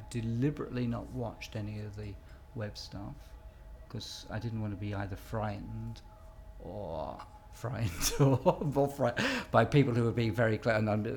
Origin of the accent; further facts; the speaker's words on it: England, United Kingdom; now in Perth, United Kingdom; Well, currently I'm living in Perth in Scotland, but I'm English.